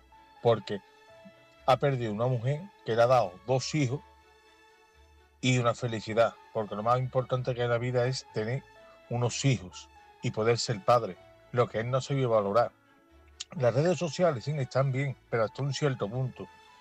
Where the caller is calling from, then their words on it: Seville, Andalusia, Spain; de Sevilla